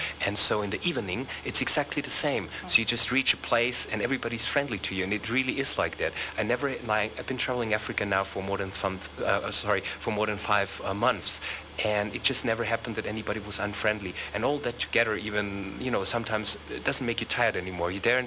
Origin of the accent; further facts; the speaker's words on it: Vienna, Austria; Oh, just in my hometown. I started in Vienna, Austria